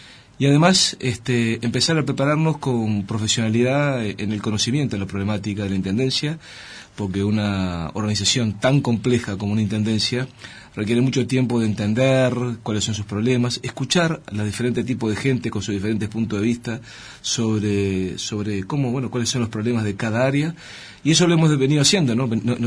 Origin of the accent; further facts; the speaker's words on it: Montevideo, Uruguay; yo soy montevideano hasta el tuétano, digo, nací allá en Punta Brava, cuando aquello era un barrio.